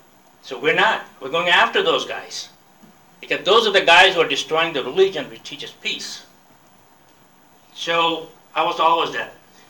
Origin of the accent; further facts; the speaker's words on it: United States; So, I am Muslim. And I'm American. And I call myself as proud American Muslim.